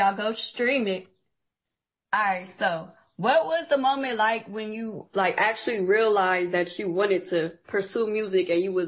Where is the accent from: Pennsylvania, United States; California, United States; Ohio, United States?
Ohio, United States; Yeah, I'm actually from Ohio, so, you know, it ain't too far from there.